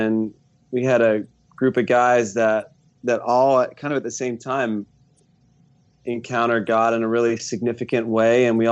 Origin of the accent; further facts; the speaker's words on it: Atlanta, Georgia, United States; I grew up in Atlanta. So like my family's in Atlanta. My wife's family is here as well. And I grew up the son of a preacher, man.